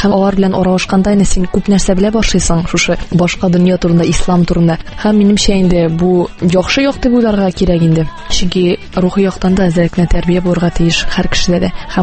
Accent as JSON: {"language": "Tatar", "town": "Aznakayevo", "region": "Tatarstan", "country": "Russia", "tie": "born or raised there", "lives_now": "Kazan, Russia", "said": "Мин үзем Азнакай ягыннан инде, Азнакайда туып үстем. Хәзерге вакытта Казанда яшим."}